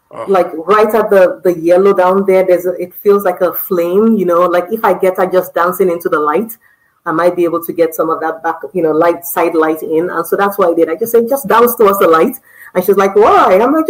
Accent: Lagos, Nigeria; So I love this photo one because, you know, it's from Nigeria. I grew up in Lagos, and these are women that you just call your aunties, you know.

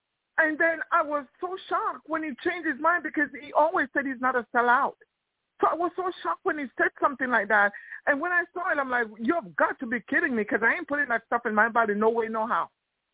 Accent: Canada; I'm from Canada. Canada.

